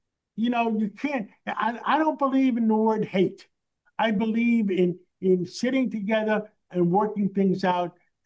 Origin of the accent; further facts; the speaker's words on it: New York City, New York, United States; I grew up in Harlem on 135th Street. And between Broadway and Amsterdam Avenue by City College, by Lewiston Stadium up there, I went to PS 192, 137th Street.